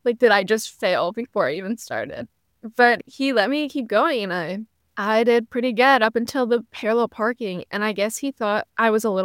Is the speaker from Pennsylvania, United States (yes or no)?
no; New Jersey, United States; So for me, I am from New Jersey, so I got my permit test in school, and that was when I was 16.